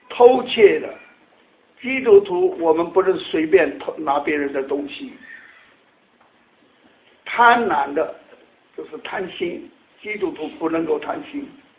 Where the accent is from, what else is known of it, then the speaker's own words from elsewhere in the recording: Sichuan, China; 我们这个四川人啊，就讲带把子，